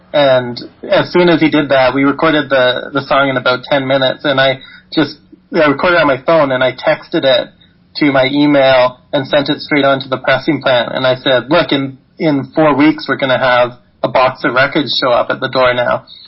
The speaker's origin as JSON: {"language": "English", "town": "Roberts Creek", "region": "British Columbia", "country": "Canada", "tie": "born or raised there", "lives_now": "Vancouver, Canada", "said": "I grew up in Roberts Creek, British Columbia."}